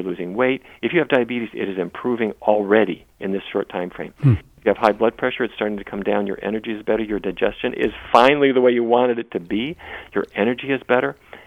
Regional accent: Fargo, North Dakota, United States; when I was a kid growing up in Fargo, it was roast beef and, you know.

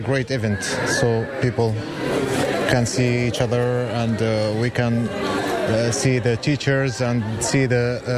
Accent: Mariupol, Donetsk Oblast, Ukraine; I'm from Mariupol city.

